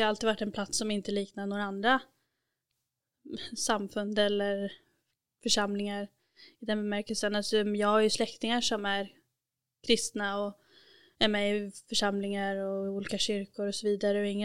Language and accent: Swedish; Knutby, Uppsala County, Sweden; now in Stockholm, Sweden; Och sen bodde jag i Uppsala ett år. Sen flyttade jag ut till Knutby igen. Och numera är jag boende i Stockholm. Mm. Men jag är uppvuxen i Knutby och i Knutbysekten.